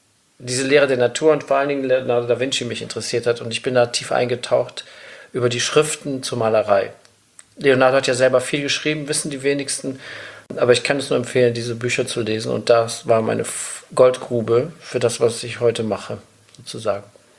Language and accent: German; Bonn, North Rhine-Westphalia, Germany; born there; Und ich bin ja in Bonn geboren